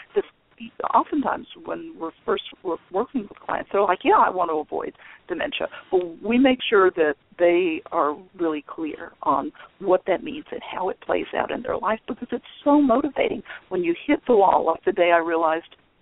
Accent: Texas, United States; You know, I'm here from Texas. We shoot around here, at least hands on the fence, you know.

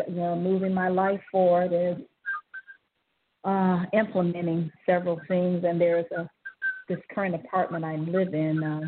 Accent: Cleveland, Ohio, United States; I'm from Cleveland, Ohio.

